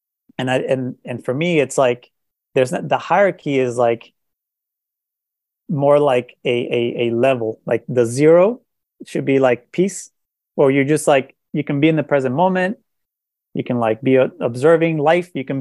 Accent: Colombia; I grew up in Colombia, South America, wonderful place. Everybody's so nice. But culturally, at least what I experienced, you know, is that I grew up Catholic, going to Catholic school.

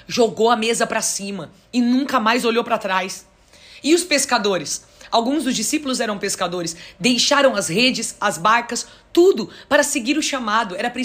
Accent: Santo André, São Paulo, Brazil; estava em São Paulo, sou de Santo André

